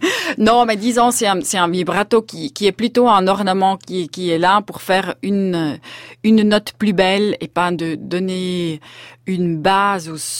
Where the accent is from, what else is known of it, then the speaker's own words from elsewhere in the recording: Switzerland; d'aller vivre en Suisse pour être un peu proche d'une partie de la famille. Et voilà, c'est comme ça que ça fait que je suis suissesse.